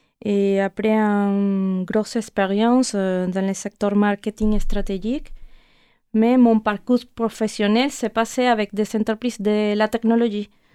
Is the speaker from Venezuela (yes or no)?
yes; Venezuela; French is a second language; surtout au Venezuela, mon pays d'origine.